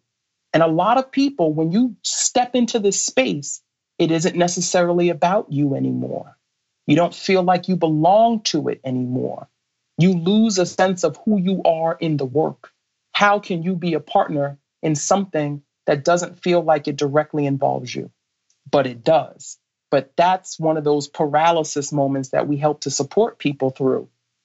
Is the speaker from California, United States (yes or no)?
no; Brooklyn, New York, United States; But as I mentioned to you before, I grew up in Brooklyn, and I'm a child of the 80s, right?